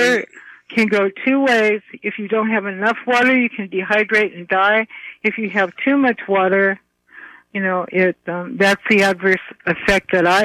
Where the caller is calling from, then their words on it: Boulder City, Arizona, United States; From Boulder City, Arizona.